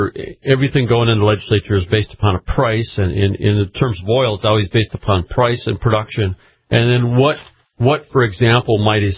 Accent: Tallinn, North Dakota, United States; So I'm from Tallinn, North Dakota, and I've spoken to the mayor in Tallinn about this.

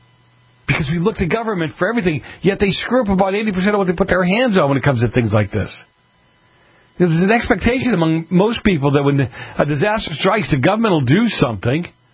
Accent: Boston, Massachusetts, United States; I grew up in Boston.

